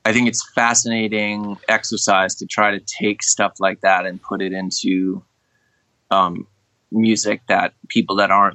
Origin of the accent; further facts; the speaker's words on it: Queens, New York, United States; I grew up in Queens. You know, I think it was a really interesting time, especially when I was a young kid.